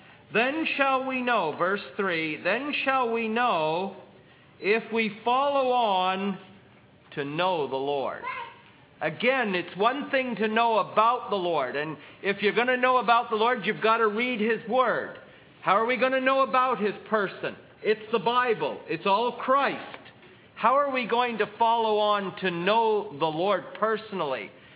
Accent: Canada; But growing up in Canada, we learned a great deal about the British royal family.

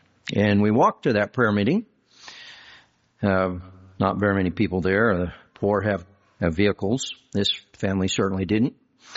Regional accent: California, United States; But I said, "Yes, I'm from California."

